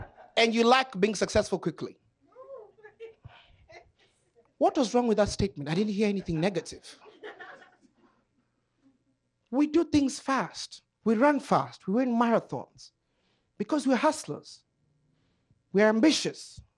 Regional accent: Kenya; Let me tell you, I'm from Kenya, where celebrities from America adopt babies.

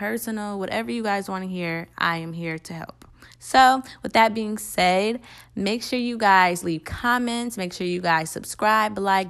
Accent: Cleveland, Ohio, United States; I am from Cleveland, Ohio. If I didn't mention that, I'm from Cleveland, Ohio.

